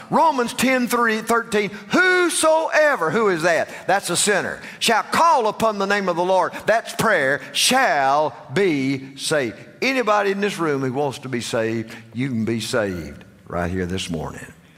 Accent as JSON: {"language": "English", "region": "Georgia", "country": "United States", "tie": "born there", "said": "I was born over in Carroll County, Georgia. Now, you don't have to be born in Carroll County to go to heaven, but you ought to go through there one time just to be sure."}